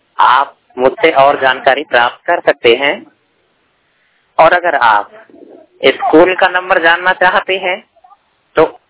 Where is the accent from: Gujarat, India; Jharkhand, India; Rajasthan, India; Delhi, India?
Rajasthan, India; Karauli; मैं जिला करौली से हूँ, राजस्थान से।